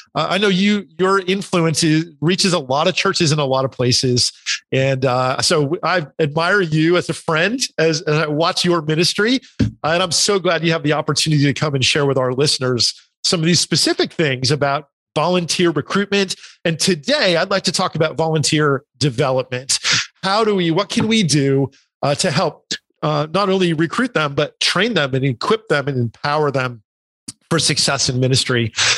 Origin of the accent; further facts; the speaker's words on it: New Jersey, United States; Well, so I grew up in New Jersey. And so for me, it was the Yankees and the Giants, the New York Football Giants.